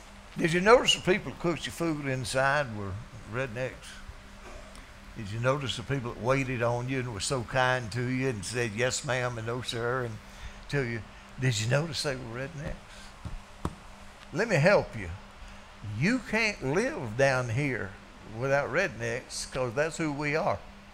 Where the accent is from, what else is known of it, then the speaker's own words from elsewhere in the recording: Canada; now in United States; I'm a Canadian. I had dual citizenship till I joined the service, and then I, of course, became an American.